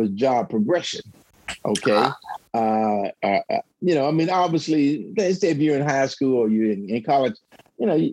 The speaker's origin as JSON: {"language": "English", "town": "Washington", "region": "District of Columbia", "country": "United States", "tie": "born or raised there", "said": "I'm an original Washingtonian. Grew up in Washington, D.C. Went to high school and college in D.C. as well."}